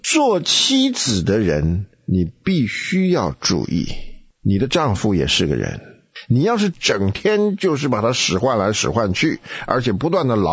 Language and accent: Chinese; China; 我们中国人说女为悦己者容，第一个悦己者其实是她自己。